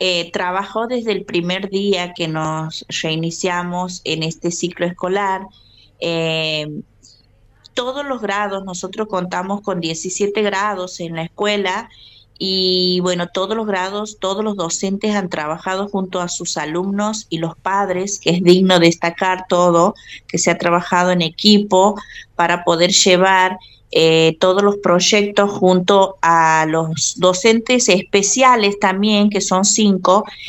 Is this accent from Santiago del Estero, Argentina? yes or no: yes; Weisburg, Santiago del Estero, Argentina; Yo soy de aquí de Weisburg, soy nacida, criada